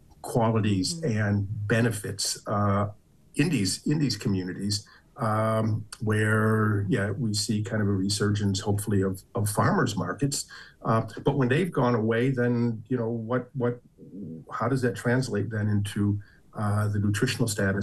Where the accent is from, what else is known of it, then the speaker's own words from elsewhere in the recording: Illinois, United States; I grew up in Northern Illinois, maybe a decade earlier or two than you.